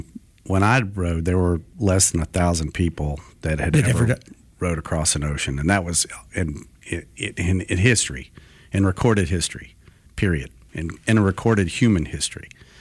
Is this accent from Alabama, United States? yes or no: yes; Wilmer, Alabama, United States; I grew up in Wilmer, Alabama.